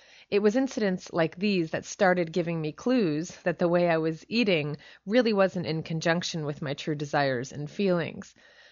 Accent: Corte Madera, California, United States; After I moved from my hometown of Corte Madera, California, to San Francisco, I was a waitress on Haight Street for many years.

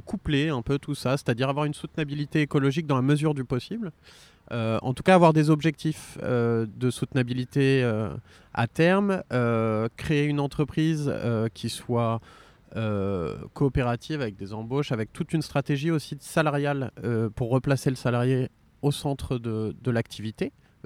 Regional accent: Lebanon; moved away as an adult; Moi, je suis arrivé du Liban en 2004-2005 pour finir mes études.

